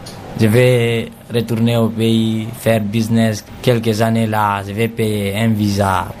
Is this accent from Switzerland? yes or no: no; Guinea; Je viens de la Guinée. J'ai 15 ans.